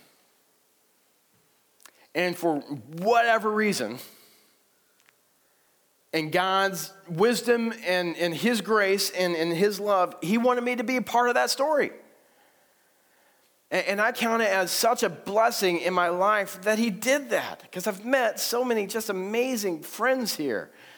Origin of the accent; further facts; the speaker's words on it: Texas, United States; I was living in Texas, and it's my hometown, and my family was there, and I had a job, and was serving at this church.